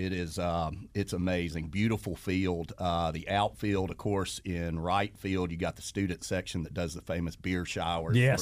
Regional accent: Macon, Georgia, United States; I'm not. I'm actually from Macon, Georgia.

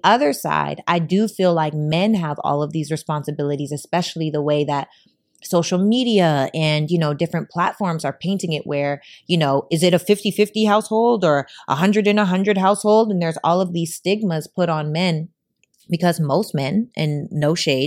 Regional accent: Canada; growing up in Canada, there's not the same reference point. Like, my struggle was I was the only Black girl in every grade.

